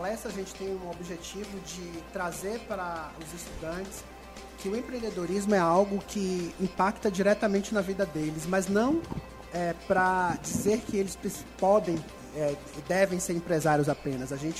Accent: Salvador, Bahia, Brazil; eu sou de Salvador, né?

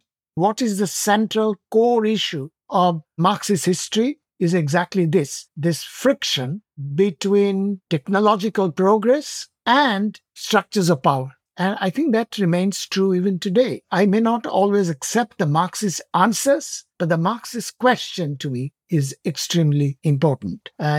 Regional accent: West Bengal, India; Going back to your comment about my growing up in West Bengal and being the leftist background, it certainly provoked me because I had to answer the intellectual challenges that my friends were bringing up.

